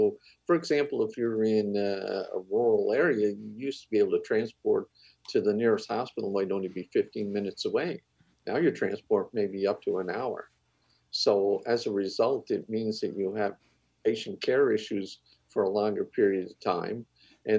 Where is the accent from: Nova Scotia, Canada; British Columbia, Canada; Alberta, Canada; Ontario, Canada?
Nova Scotia, Canada; I'm from Cape Breton